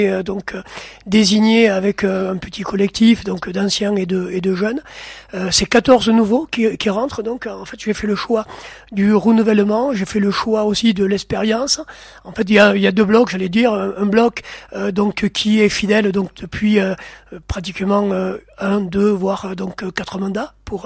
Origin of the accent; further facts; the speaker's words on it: Gruissan, Occitanie, France; born there; Comme vous venez de le dire, je suis né à Gruissan. Mes parents, mes grands-parents, issus de l'immigration, puisqu'à ma tante, donc, famille espagnol et fier d'être espagnol.